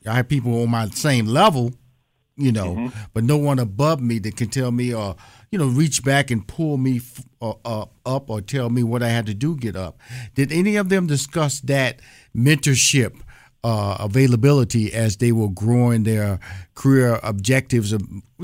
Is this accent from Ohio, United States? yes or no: no; Houston, Texas, United States; But I'm born and raised in Houston, Texas, so I'm a Southern boy.